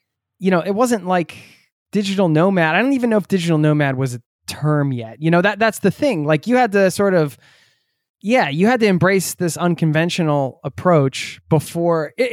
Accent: United States; I'm from the States as well, and a very consumer driven society.

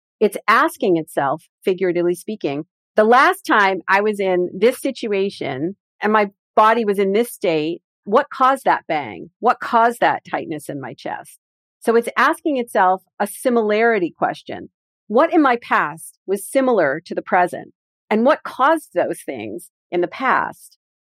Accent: Canada; I grew up in Canada, so my brain wired itself to being a hockey fan.

